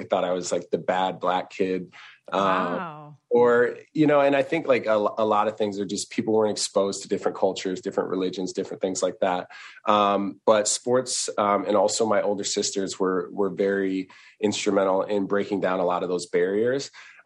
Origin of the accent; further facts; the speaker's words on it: South Dakota, United States; I was one of the few actually, until I think my sophomore year in high school, I was the only black kid in my entire school.